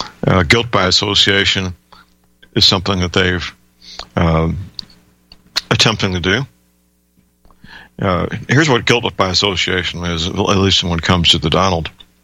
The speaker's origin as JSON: {"language": "English", "town": "St. Louis", "region": "Missouri", "country": "United States", "tie": "born or raised there", "said": "That's pretty well documented, even in my hometown, St. Louis."}